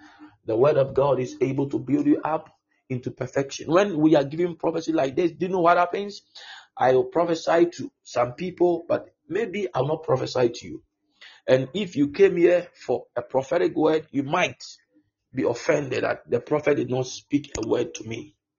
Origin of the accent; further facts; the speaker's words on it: South Africa; Please, I'm from South Africa.